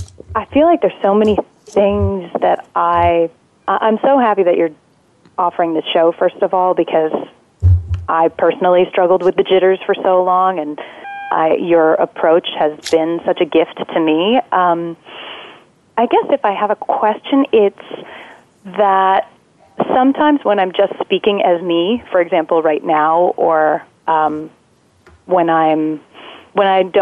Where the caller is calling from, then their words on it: Brooklyn, New York, United States; I'm calling from Brooklyn.